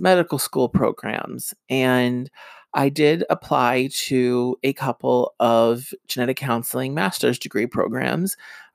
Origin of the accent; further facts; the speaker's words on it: New Jersey, United States; born and raised in Northeast New Jersey